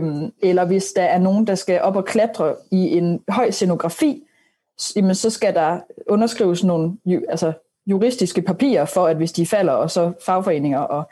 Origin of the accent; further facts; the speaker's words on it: Aarhus, Central Denmark Region, Denmark; det passede perfekt med, at jeg kommer fra Aarhus